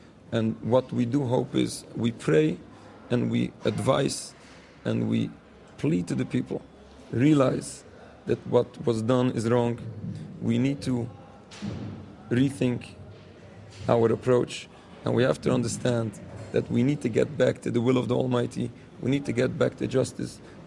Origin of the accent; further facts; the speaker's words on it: United States; I'm an American citizen. I'm a loyal American citizen.